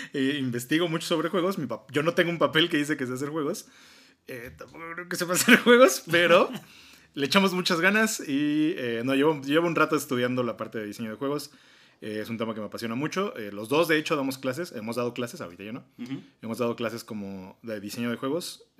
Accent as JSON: {"language": "Spanish", "region": "Mexico City", "country": "Mexico", "said": "Jorlu y yo somos dos amigos de la Ciudad de México, que bueno, viven actualmente en la Ciudad de México."}